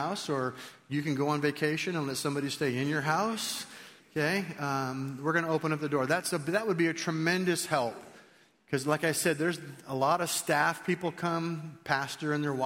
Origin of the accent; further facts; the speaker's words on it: California, United States; I'm sitting right here, okay? I'm from California.